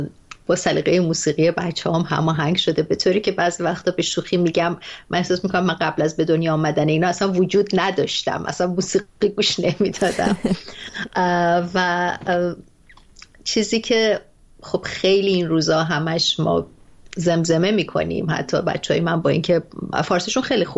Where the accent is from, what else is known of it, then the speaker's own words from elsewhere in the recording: Iran; moved away as an adult; دو سال بعدش هم از ایران آمدم.